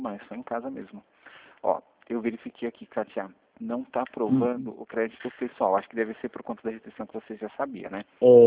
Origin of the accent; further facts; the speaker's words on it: Sorocaba, São Paulo, Brazil; Sim, eu sou de Sorocaba